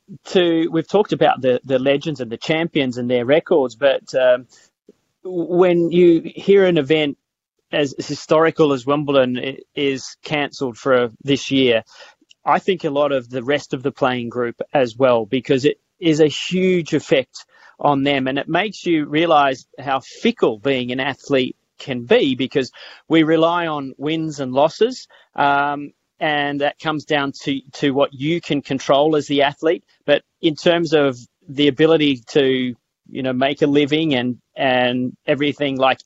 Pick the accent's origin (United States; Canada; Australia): Australia; being Australian